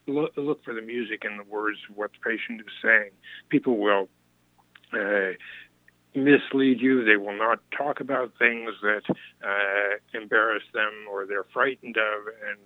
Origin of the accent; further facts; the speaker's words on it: Mansfield, Ohio, United States; also born or lived in Columbus; I was born in Columbus and spent the first part of my life in Mansfield, Ohio.